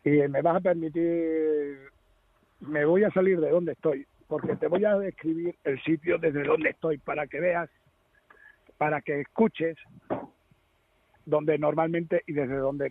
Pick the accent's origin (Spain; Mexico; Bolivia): Spain; Guadalupe, Extremadura; also born or lived in Logrosán; Y muy jovencito, te puedo hablar que con 6 meses, por la situación familiar, mis padres se trasladaron a Guadalupe porque allí es donde tenían trabajo.